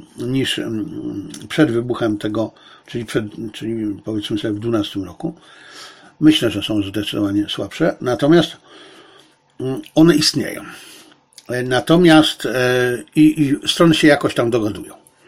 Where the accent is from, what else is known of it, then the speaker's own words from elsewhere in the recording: China; Polish is a second language; No a ja w końcu jestem Chińczykiem, więc nic dziwnego.